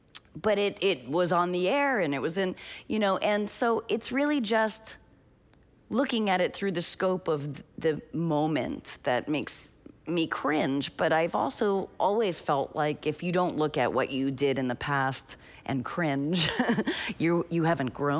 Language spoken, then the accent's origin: English; New Hampshire, United States; which never popped into my head and was never my experience growing up in New Hampshire.